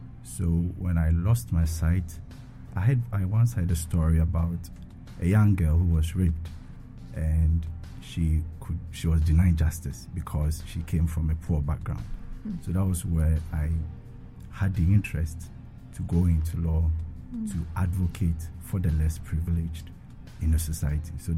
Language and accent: English; Winneba, Central Region, Ghana; also born or lived in Tema; Okay, so I was born in Tama, but I was raised in Winneba. I'm a proud native of Winneba, the Futu constituency, yes.